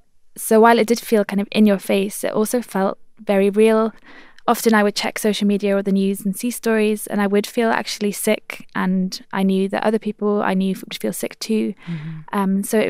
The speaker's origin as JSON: {"language": "English", "region": "Wales", "country": "United Kingdom", "first_language": "Welsh", "second_language": "English", "said": "And I'm also a Welsh speaker. So for me, having the language that I grew up with reflected in the rhythms and stuff was also really important."}